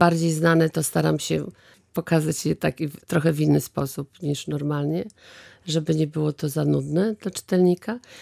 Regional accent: Gdańsk, Pomeranian Voivodeship, Poland; jako że tu jestem gdańszczanką

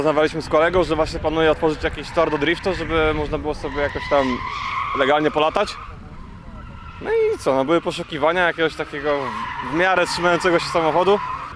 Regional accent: Gdańsk, Pomeranian Voivodeship, Poland; no z Gdańska jesteśmy, z Gdańska.

